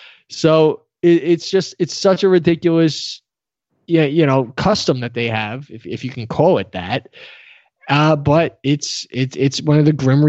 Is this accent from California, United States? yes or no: no; New York, United States; I'm 34 years old. I'm from New York.